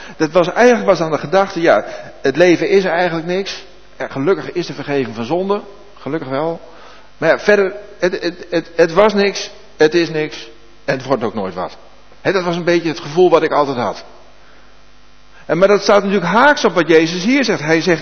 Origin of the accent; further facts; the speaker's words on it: Zuidhorn, Groningen, Netherlands; ik ben zelf geboren in Zuidhorn, even voor de goede orde, dus ik ben Groninger.